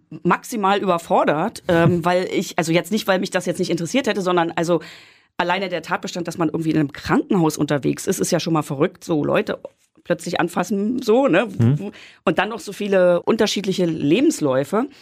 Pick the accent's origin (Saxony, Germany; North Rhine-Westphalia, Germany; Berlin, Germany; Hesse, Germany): Berlin, Germany; Genau, also ich bin in Pankow geboren, also eigentlich Berlin-Buch, aber das gehört ja zu Pankow. Und bin aufgewachsen in Pankow, Niederschönhausen.